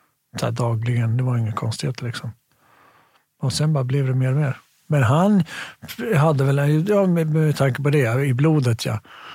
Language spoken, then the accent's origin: Swedish; Stockholm, Stockholm County, Sweden; Men nej, vi bodde där vid Vasaparken. Eller Birkastan till och med. Nära Karlberg. Och ja, inga konstigheter. Jättefin uppväxt. Sprang omkring där.